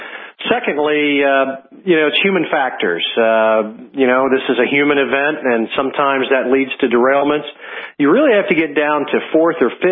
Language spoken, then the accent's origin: English; Midwest, United States; And, I don't know, I'm from the Midwest.